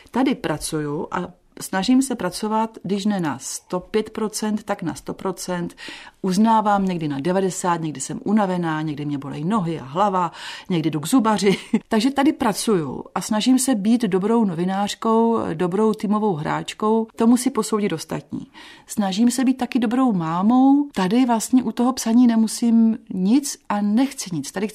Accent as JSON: {"language": "Czech", "town": "Vsetín", "region": "Zlín Region", "country": "Czechia", "moved": "yes", "lives_now": "Prague, Czechia", "said": "Já jsem ze Vsetína odcházela v polovině 90. let, ale vracím se tam pravidelně, musím se tam vracet."}